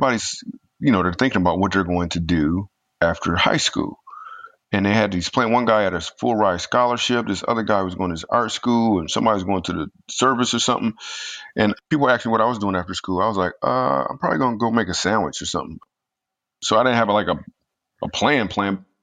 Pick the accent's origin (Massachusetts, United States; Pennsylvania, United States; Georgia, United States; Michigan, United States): Michigan, United States; moved away as an adult; now in New York City, United States; I moved to New York City from Michigan, and on New Year's Eve of 2000, it was about to turn to 2001, and I remember doing a show at Mark Ridley's Comedy Castle in Detroit.